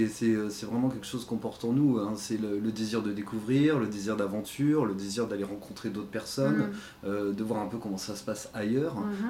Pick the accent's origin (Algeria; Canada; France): France; Île-de-France; Alors, j'ai grandi en banlieue parisienne.